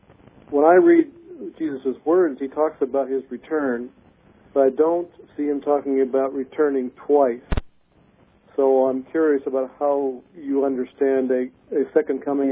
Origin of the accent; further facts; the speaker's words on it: Las Vegas, Nevada, United States; from Las Vegas.